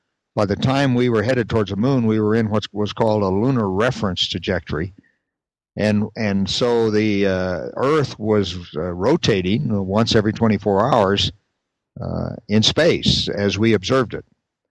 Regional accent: Silver City, New Mexico, United States; we worked together on that when I was growing up in Silver City, New Mexico.

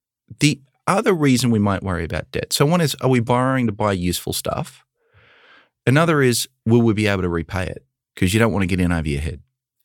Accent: Australia; I grew up in Australia with very little student debt because the government paid for most of my education.

